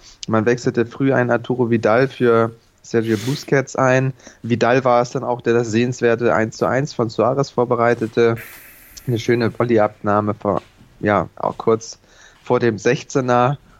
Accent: Hamburg, Germany; wir Hamburger

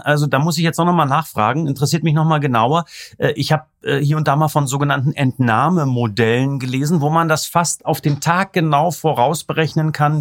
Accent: East Germany, Germany; Wie du weißt, bin ich im Osten groß geworden

